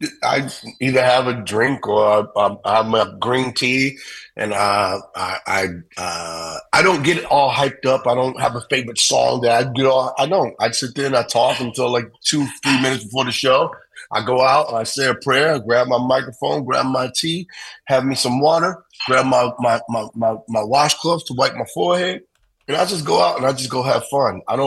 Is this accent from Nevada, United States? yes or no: no; New York City, New York, United States; But I grew up in New York City, right?